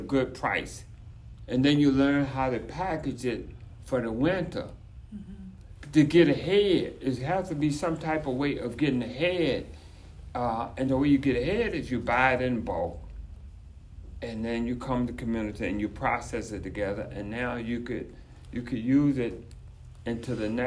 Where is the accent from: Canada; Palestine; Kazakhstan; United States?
United States; the South; because I grew up in the South, in the summer you have abundance of vegetables.